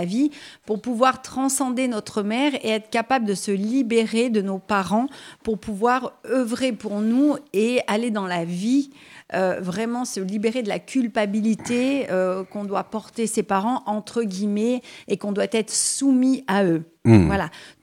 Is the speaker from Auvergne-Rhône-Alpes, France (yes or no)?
yes; Auvergne-Rhône-Alpes, France; parce que moi je suis de l'Isère, comme les personnes le savent ou pas, mais je viens régulièrement sur Avignon